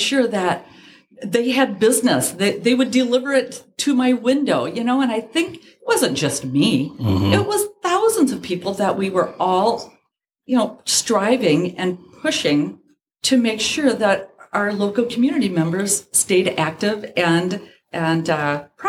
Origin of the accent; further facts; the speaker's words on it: Goose Lake, Pennsylvania, United States; I'm from Goose Lake, so the small little surrounding areas as well.